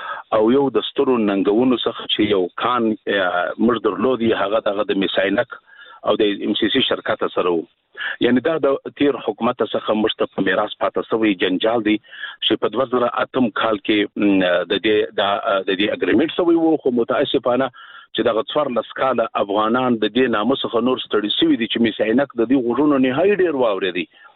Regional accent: Afghanistan; موږ ورته متعهد پاتې یو، موږ افغانان یو.

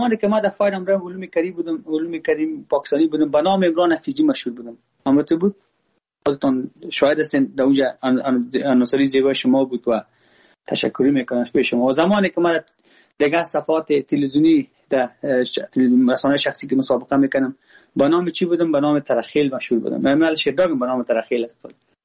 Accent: Afghanistan; ما خود ما افغان هستم. با ما هزاره ازبک پشتون کلش یک چشم هستن.

